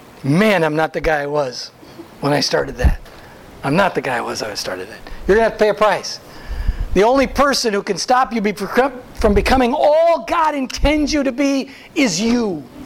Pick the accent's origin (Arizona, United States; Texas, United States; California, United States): California, United States; Now, I'm from Southern California.